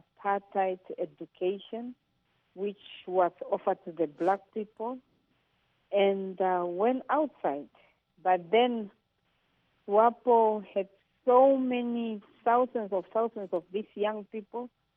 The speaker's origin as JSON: {"language": "English", "country": "Namibia", "also_born_or_lived": "India", "said": "And the conditions definitely were just like at home. And that's why when I came back from India, coming back to Namibia, it wasn't really difficult to adapt."}